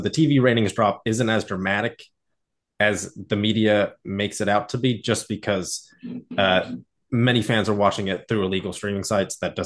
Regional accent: Tennessee, United States; I'm a Knicks fan, but I'm also from Tennessee, so like I don't have access to most of the Knicks games

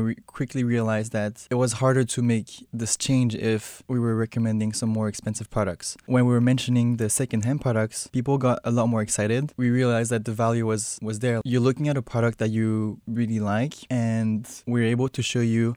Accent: Paris, Île-de-France, France; also born or lived in London, United Kingdom; I would say I grew up in Paris. Paris is a beautiful city, amazing for fashion as well.

